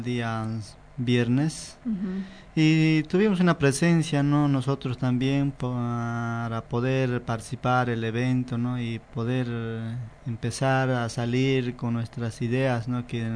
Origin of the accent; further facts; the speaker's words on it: Colonia Piraí, Santa Cruz, Bolivia; vengo de la Colonia Piraí